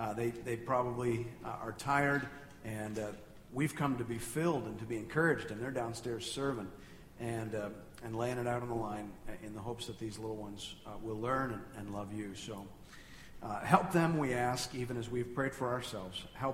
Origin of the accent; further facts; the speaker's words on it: Canada; I actually leave going, man, I wonder what I don't see as a Canadian. And I suspect I have massive blind spots as a Canadian.